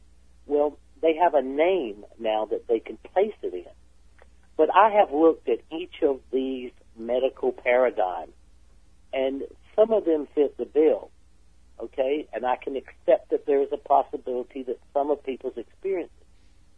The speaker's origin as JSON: {"language": "English", "region": "South Carolina", "country": "United States", "said": "I'm from South Carolina, okay?"}